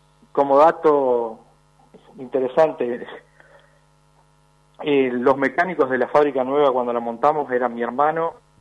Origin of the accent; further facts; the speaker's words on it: Concordia, Entre Ríos, Argentina; Somos originarios de Concordia, Entre Ríos.